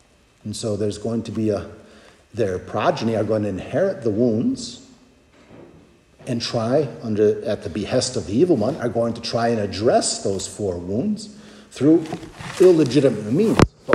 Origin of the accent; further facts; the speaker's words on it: Chicago, Illinois, United States; Part of that could be owing to the fact that I grew up in Chicago, and we kind of had this gift of speaking without moving our lips.